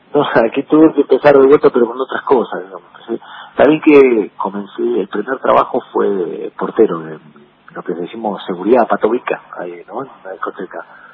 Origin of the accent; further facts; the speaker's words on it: Florencio Varela, Buenos Aires Province, Argentina; en el barrio donde venía, de donde vengo yo, ahí en el barrio Malvinas de Florencio Varela, cerquita de Claypole, a unas cuadras de Claypole.